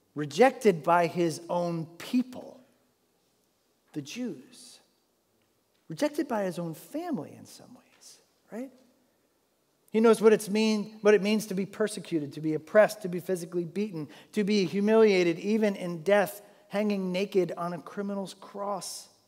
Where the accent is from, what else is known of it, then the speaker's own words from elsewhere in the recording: United States; yeah, I'm from Sussex County. No, you don't want to. I love Sussex County. I'm not ashamed to be from Sussex County.